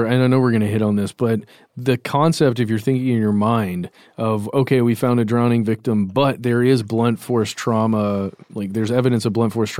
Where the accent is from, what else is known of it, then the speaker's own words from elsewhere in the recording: Georgia, United States; I grew up near Lake Lanier, which is a fairly large man-made lake here in Georgia.